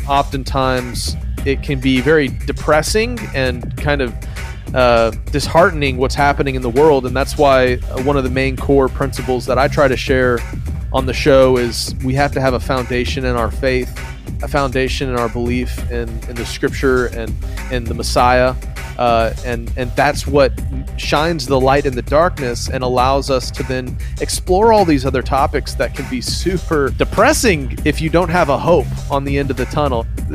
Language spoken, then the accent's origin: English; Philippines; I was raised in the Philippines as a missionary kid, grew up around a lot of different blends of Christianity there on the mission field, came back for college